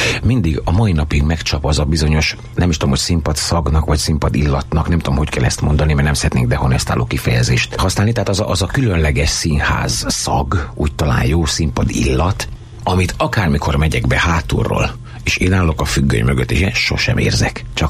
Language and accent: Hungarian; Miskolc, Borsod-Abaúj-Zemplén, Hungary; born there; nekem szülővárosom Miskolc, ahova ebből a szempontból mindig örömmel jövök vissza.